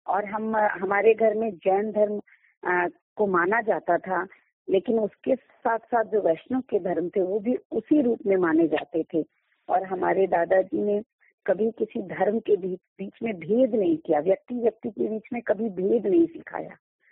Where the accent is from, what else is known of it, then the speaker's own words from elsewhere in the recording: Patna, Bihar, India; तो बचपन मेरा बिहार, मैं पटना से हूँ, बिहार पटना से, और वहीं पढ़ाई लिखाई सारी वहीं हुई है।